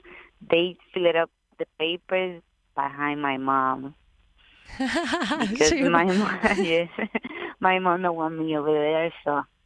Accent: Puerto Rico; English is a second language; now in United States; yes, I'm from Puerto Rico.

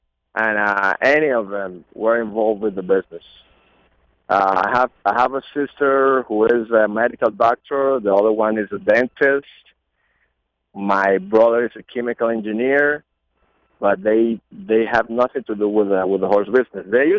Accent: Venezuela; English is a second language; Those days, my father has a horse. He was an owner of a filly and one of his friends' barn in La Rinconada in Caracas.

